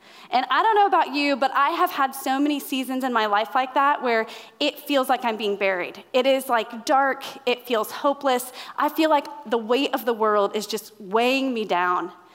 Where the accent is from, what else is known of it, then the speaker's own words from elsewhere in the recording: Indiana, United States; now in Arizona, United States; So I'm from Indiana originally. I live in Arizona now